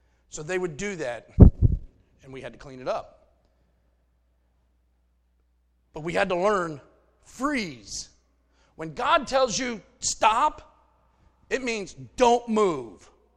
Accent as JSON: {"language": "English", "region": "Ohio", "country": "United States", "said": "And I had another one, especially when he found out I was from Ohio."}